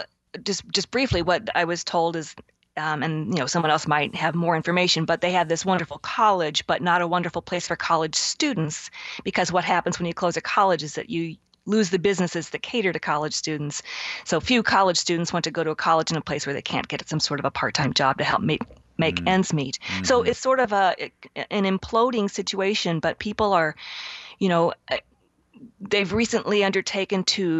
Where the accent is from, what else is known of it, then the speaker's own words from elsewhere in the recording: Kansas City, Missouri, United States; And also because growing up in Kansas City in a certain decade, I heard that song … an awful lot.